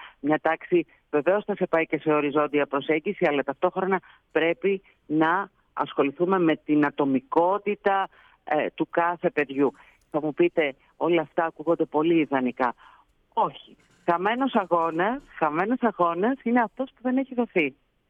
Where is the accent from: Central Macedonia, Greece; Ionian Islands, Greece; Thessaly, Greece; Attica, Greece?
Thessaly, Greece; Εγώ είμαι από τη Θεσσαλία.